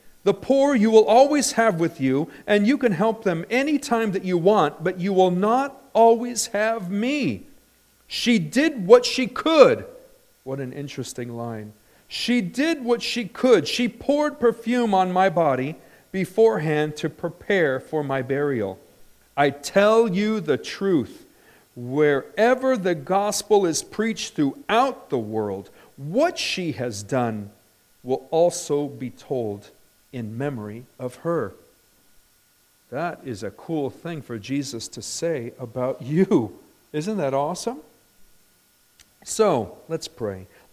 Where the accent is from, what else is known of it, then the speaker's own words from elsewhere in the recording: Redlands, California, United States; I can remember where I grew up in Redlands, California.